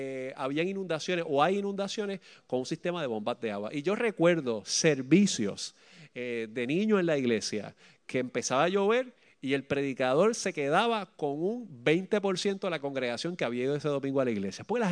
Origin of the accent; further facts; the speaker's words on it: Río Piedras, San Juan, Puerto Rico; Yo me crié en Las Lomas, en Río Piedras. Y ahí hice toda mi vida. Jugué béisbol ahí en Las Lomas. Y los veranos, habían días que me criaba en Las Lomas y a veces es que iba a Puerto Nuevo, que es donde es la familia de mi mamá.